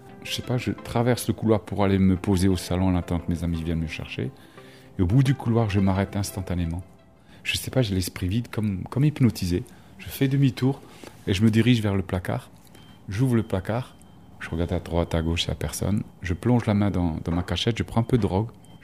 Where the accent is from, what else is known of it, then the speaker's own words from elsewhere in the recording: Strasbourg, Grand Est, France; Et j'ai grandi à Strasbourg. Mon enfance était très bien passée.